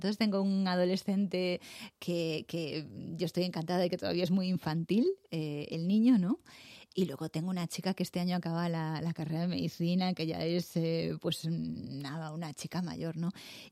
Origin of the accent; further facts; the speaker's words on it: Galicia, Spain; siendo gallega, tan increíble haber estudiado biología